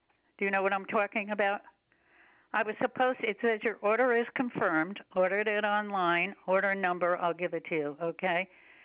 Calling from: Connecticut, United States; I ordered online, and I'm calling from Connecticut.

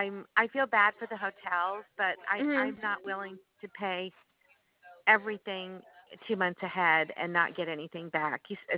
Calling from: Kansas City, Missouri, United States; I'm calling from Kansas City

